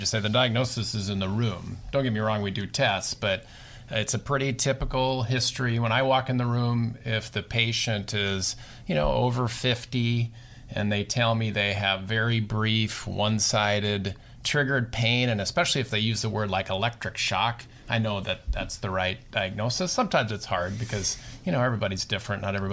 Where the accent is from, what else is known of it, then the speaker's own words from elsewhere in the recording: Nebraska, United States; I'm from Nebraska, same problem.